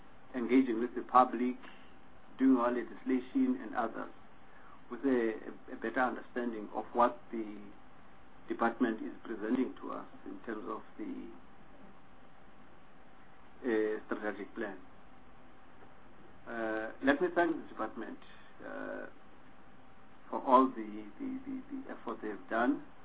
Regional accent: South Africa; To what extent are we happy as South Africa, as the South African government, as the state, as South Africans, that we really are on board

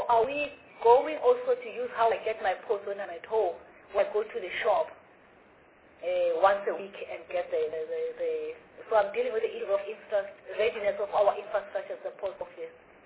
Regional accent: Eastern Cape, South Africa; born there; To say where I'm coming from, or where I was born in Eastern Cape

